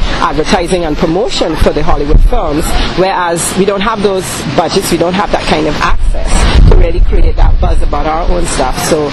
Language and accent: English; Barbados; I am from Barbados.